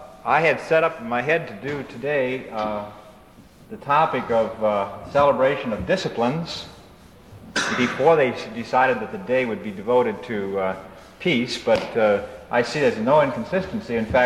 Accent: Kalamazoo, Michigan, United States; I am from Kalamazoo, Michigan.

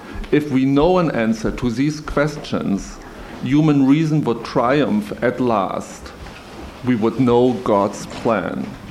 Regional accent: Germany; moved away as an adult; now in United States; Originally, I'm from Germany. I was a pastor in East Germany for a couple of years before I came to the United States.

